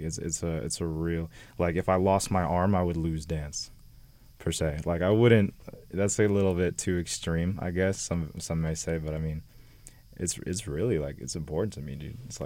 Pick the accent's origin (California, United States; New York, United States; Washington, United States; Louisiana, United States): California, United States; Born and raised in the Valley, actually, San Fernando Valley. So right over across the street from Woodland Hills Academy.